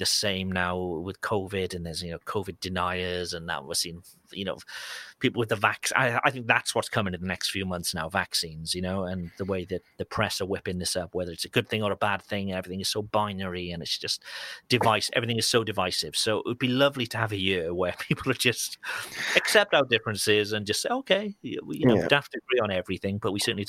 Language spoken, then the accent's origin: English; United Kingdom; As a Brit, we've had the whole Brexit thing